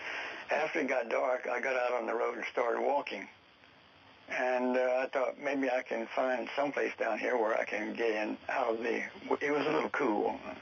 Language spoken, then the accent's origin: English; Louisiana, United States; born there; He says, where were you born? And I said, I was born in Louisiana.